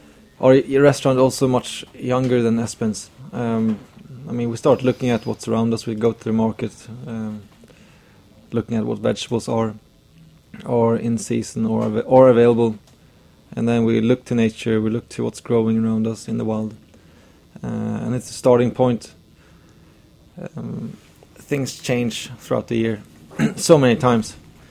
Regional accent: Stockholm, Stockholm County, Sweden; moved away as an adult; now in United States; growing up in Scandinavia. I'm from Stockholm, but moved here sometime after high school.

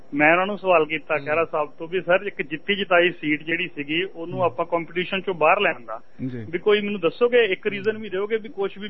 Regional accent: Valtoha, Punjab, India; ਮੈਂ ਵਲਟੋਏ ਤੋਂ ਬਿਲੋਂਗ ਕਰਦਾ

